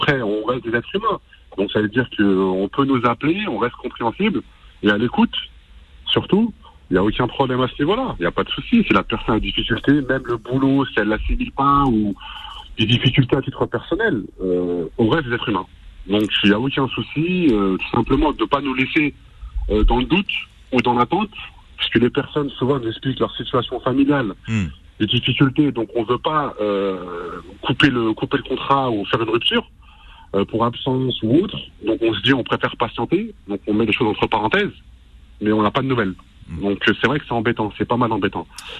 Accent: Île-de-France, France; Non, moi je suis d'Île-de-France.

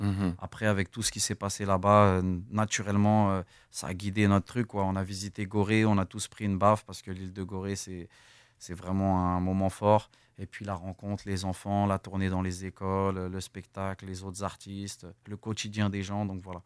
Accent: Île-de-France, France; moi je suis un Français, je suis né en France, je suis né en banlieue parisienne, j'ai fait toute ma vie là-bas

